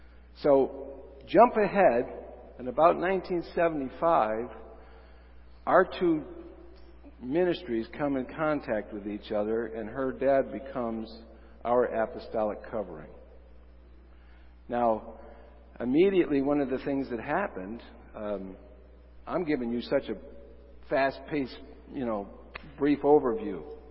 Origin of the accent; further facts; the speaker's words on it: Geneva, New York, United States; I grew up in the Finger Lakes region, so I grew up in a little south of Geneva, New York. It's on the northern tip of Seneca Lake.